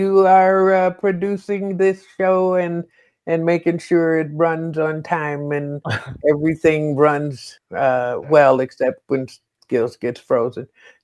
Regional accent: United States; But I grew up in America in the 50s and 60s when there wasn't a whole lot of representation.

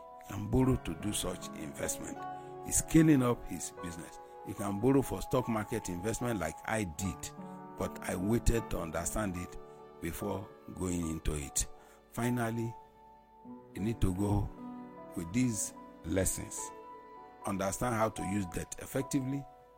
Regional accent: Nigeria; And as a Nigerian, I am desirous that you become one of the rich in Nigeria

